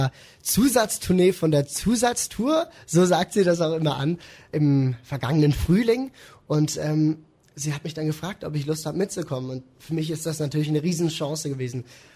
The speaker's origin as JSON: {"language": "German", "town": "Basel", "region": "Basel-Stadt", "country": "Switzerland", "tie": "born or raised there", "said": "Es geht um meine Heimat, es geht um Basel"}